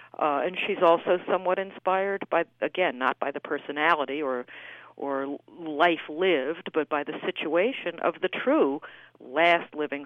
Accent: New York City, New York, United States; But I grew up in New York City with a high awareness of the fire, and I knew where the building was

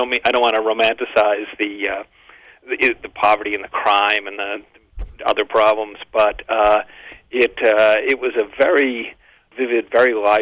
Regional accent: Massachusetts, United States; also born or lived in New Jersey; Yeah, I was born in New Jersey, but we moved up to Massachusetts, the North Shore of Massachusetts, when I was about 8. And both my parents were born in the city.

